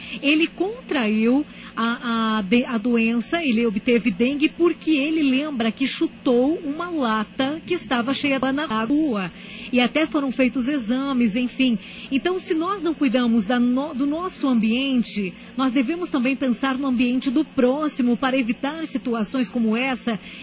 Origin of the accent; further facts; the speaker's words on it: União da Vitória, Paraná, Brazil; Nós somos de União da Vitória, aqui no Paraná, cidade irmã de Porto União.